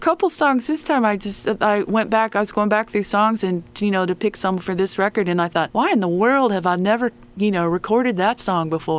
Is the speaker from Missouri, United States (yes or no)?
no; Ohio, United States; now in Australia; Australia now, but we both grew up in Ohio. And this song came about because we were talking about growing up in Ohio